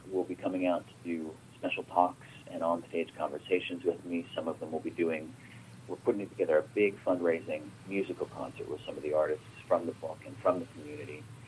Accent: Burbank, California, United States; And the last stop on my paper route was the public library in my hometown of Burbank.

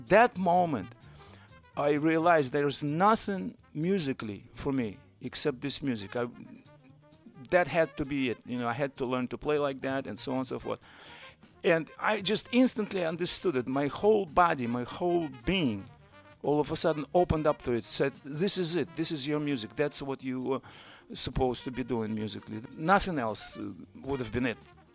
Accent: Russia; moved away as an adult; now in United States; my home country of Soviet Union then, but I still consider it Russia, to America, where I came to in 73. I escaped from then Soviet Union to see my heroes.

